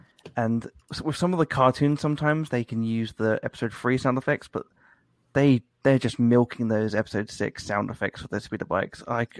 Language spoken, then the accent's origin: English; United Kingdom; I'm British, so we grew up with Doctor Who